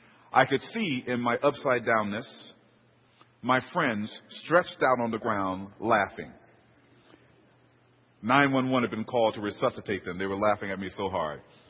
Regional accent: Los Angeles, California, United States; See, I grew up in South Central L.A. Just walking to school was more excitement than hanging from a bungee cord, just surviving.

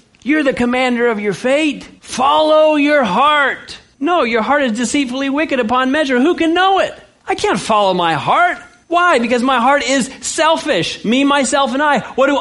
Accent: California, United States; I grew up in California and I remember getting in some fire ant piles.

